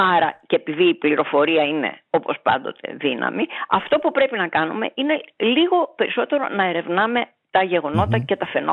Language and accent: Greek; Greece; στην Ελλάδα ζήσαμε μια δικτατορία, δεν ήταν ευχάριστη